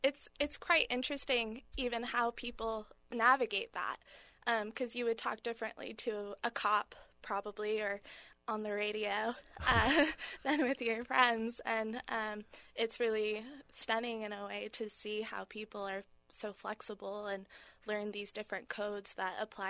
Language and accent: English; Portland, Oregon, United States; I'm not originally from Southern Oregon. I'm originally from the Portland area.